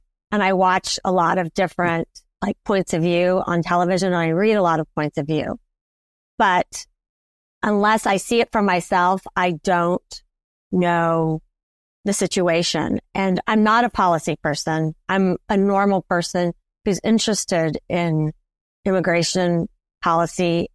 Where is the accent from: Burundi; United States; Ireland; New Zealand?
United States; Wichita, Kansas; also born or lived in New York; And I grew up in Wichita, Kansas, where I live now. And I lived in New York for 30 years.